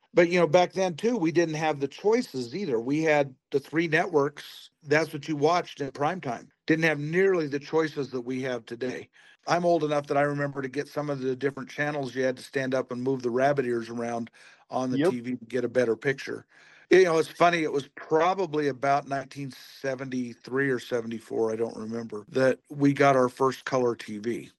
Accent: Rocky Mountain region, United States; I grew up in the Rocky Mountain time zone. So by the time we got home from school, the soap operas were over and we could watch the other shows.

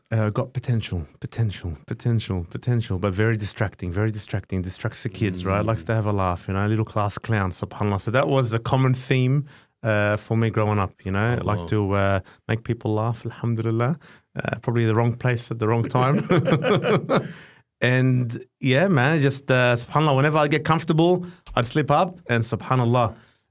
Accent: Sydney, New South Wales, Australia; Always in Sydney, born and bred in Sydney.

